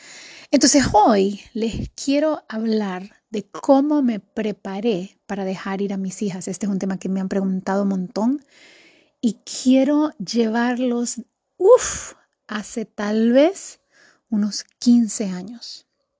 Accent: Tegucigalpa, Francisco Morazán, Honduras; de Tegucigalpa, Honduras y contentísima de compartirte

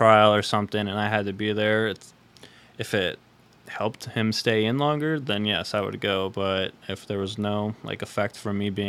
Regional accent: Pennsylvania, United States; growing up in Schuylkill County, like, any single place you go, there's going to be jokes about it.

